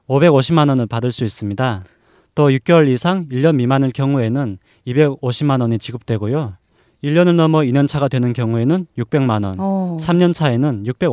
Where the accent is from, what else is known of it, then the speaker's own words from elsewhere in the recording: North Korea; now in South Korea; 저도 탈북민이기 때문에